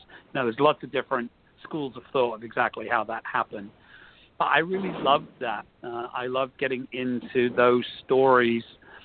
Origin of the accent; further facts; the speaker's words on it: England, United Kingdom; So, you know, growing up in England, I was always sort of exposed to magic.